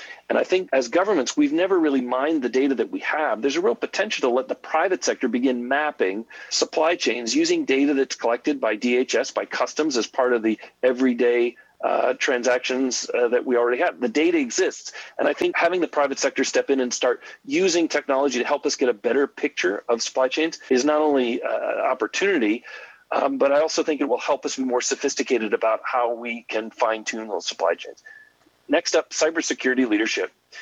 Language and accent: English; Michigan, United States; So we still now think of Michigan, my home state, as being an important state for trade